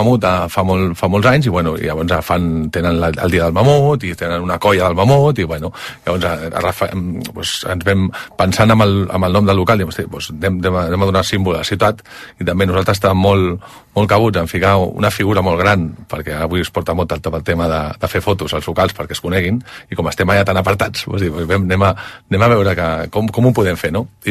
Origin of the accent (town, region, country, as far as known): Castelldefels, Catalonia, Spain; born or raised there